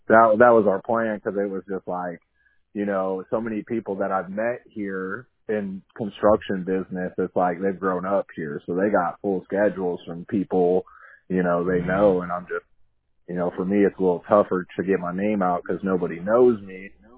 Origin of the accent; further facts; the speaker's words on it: Florida, United States; now in Tennessee, United States; Yeah, we just moved up here. Probably 3 months ago. We're from Florida, so.